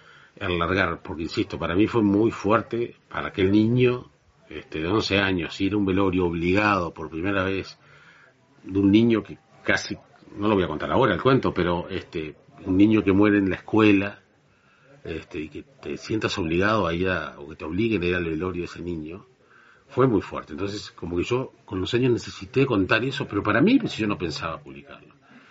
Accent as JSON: {"language": "Spanish", "town": "San José de Mayo", "region": "San José", "country": "Uruguay", "said": "en mi pueblo, que es San José de Mayo"}